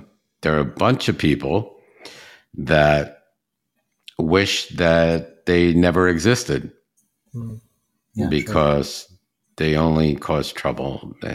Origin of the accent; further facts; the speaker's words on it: New York, United States; and I'm from New York, it's not legal in New York. Open carry is not legal. So I'm a New York native New Yorker